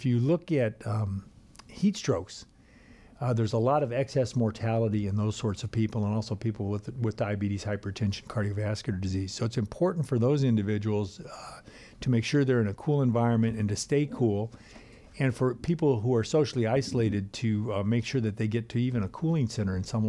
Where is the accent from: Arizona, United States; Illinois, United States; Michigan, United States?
Arizona, United States; And one of the things I grew up in Arizona that you see that you don't see in Minnesota